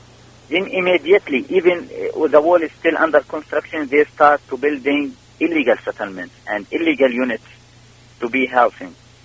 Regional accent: Palestine; And as a Palestinian, they will kill our dream to have a Palestinian state.

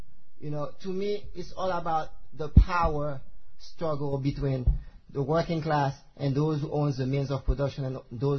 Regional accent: Haiti; English is a second language; I'm from Haiti, if you guys do not know it. And in Haiti, I'm 41 years old.

